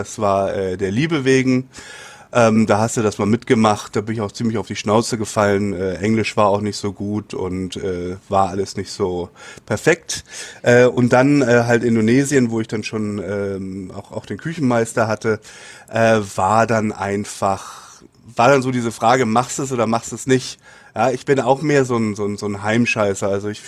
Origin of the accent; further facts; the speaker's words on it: Hamburg, Germany; Tendenziell wäre es schon schön Hamburg. Hamburg ist meine Heimatstadt.